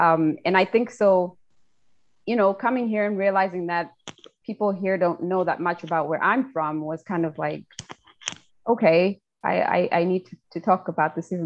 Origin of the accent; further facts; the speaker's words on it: Zimbabwe; I was born and raised in Zimbabwe